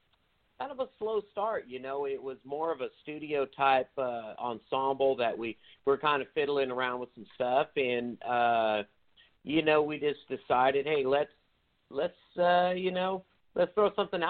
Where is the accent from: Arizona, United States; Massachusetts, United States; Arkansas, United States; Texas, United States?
Texas, United States; when they hear we're from Texas, but, you know, they're like, wow, are you guys riding like horses and cows around?